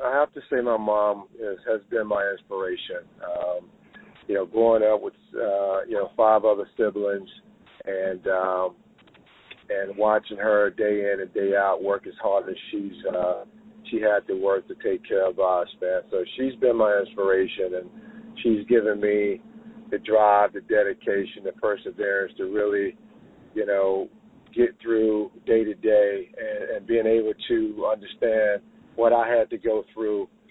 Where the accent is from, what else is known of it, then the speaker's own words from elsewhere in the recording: Americus, Georgia, United States; a mentoring program in my hometown, Americus, Georgia.